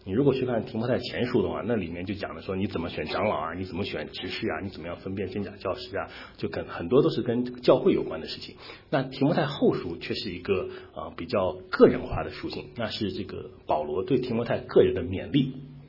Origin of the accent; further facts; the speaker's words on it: China; 那我们中国人有一句话，人之将死其言也善，对不对？